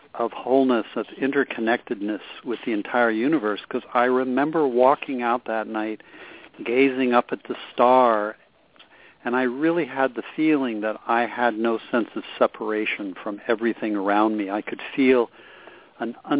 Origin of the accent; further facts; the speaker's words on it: East Coast, United States; Growing up on the East Coast, I was not necessarily invited to get to know myself.